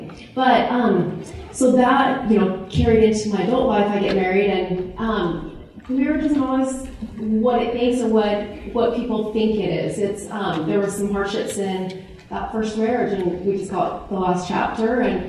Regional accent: California, United States; So... I grew up in California. We moved to Utah.

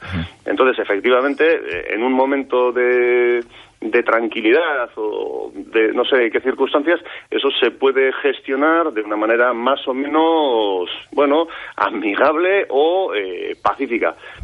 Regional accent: Basque Country, Spain; Y la mayor parte del conflicto, desde nuestra perspectiva como vascos, sabemos que está por la parte española

